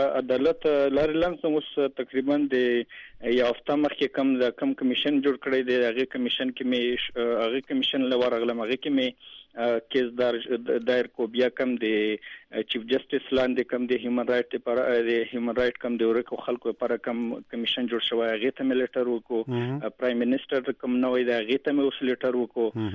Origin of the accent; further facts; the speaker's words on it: Khyber Pakhtunkhwa, Pakistan; تعلق مې د خیبر ایجنسۍ سره، تحصیل جبرو د علي مسجد سره.